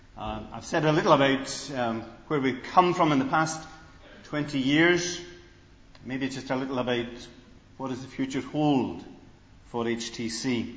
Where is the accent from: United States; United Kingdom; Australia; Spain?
United Kingdom; Scotland; despite the fact that I'm a Scotsman, he's never lived anywhere else in his whole life but Scotland.